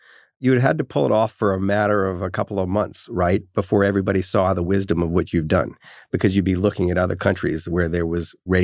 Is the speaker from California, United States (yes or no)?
no; New Orleans, Louisiana, United States; When I was growing up in New Orleans, nobody evacuated.